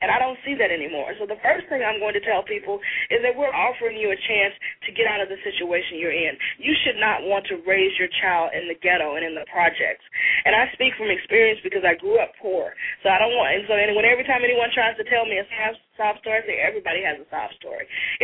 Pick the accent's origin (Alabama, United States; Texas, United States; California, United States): Alabama, United States; Birmingham; born there; moved away as an adult; I was born in Birmingham, Alabama, in the heart of, you know, where the civil rights struggle happened. And I was 22 when I came to D.C.